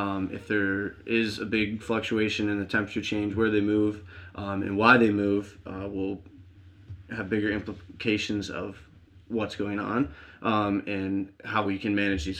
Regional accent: Ann Arbor, Michigan, United States; I grew up in Ann Arbor. I went to high school there

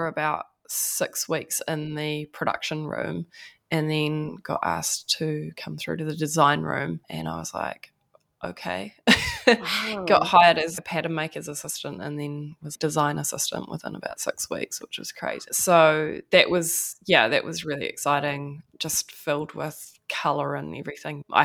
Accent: New Zealand; English is a second language; So my parents are Dutch. So my blood is Dutch, but I'm a Kiwi and my Dutch is, we could say, conversational.

